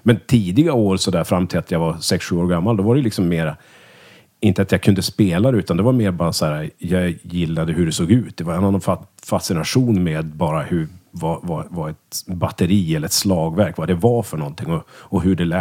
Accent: Örnsköldsvik, Västernorrland County, Sweden; vi är från Örnsköldsvik då. Växte upp tillsammans från lekisåldern och gick i samma klass hela skolgången.

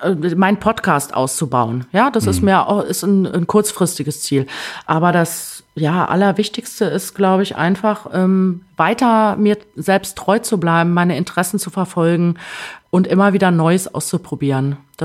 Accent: Rhineland, Germany; Das ist mir als Rheinländerin immer noch ein bisschen zu schroff.

